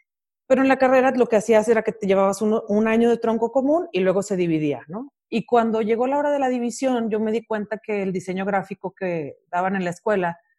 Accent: Monterrey, Nuevo León, Mexico; now in Mexico City, Mexico; Soy licenciada en artes visuales. Soy de Monterrey y tengo por ahora 7 años viviendo en la Ciudad de México.

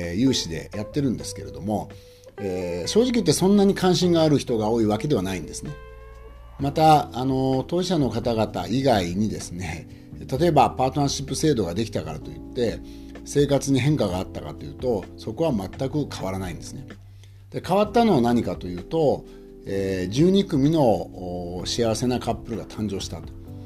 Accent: Fuji, Shizuoka, Japan; 私の地元の富士市の例なんですね

